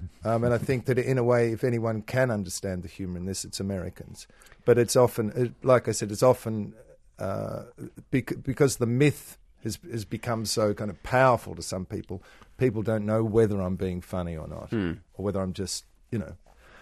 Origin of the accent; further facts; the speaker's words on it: Australia; I'm an Australian, and we have a particular sort of humor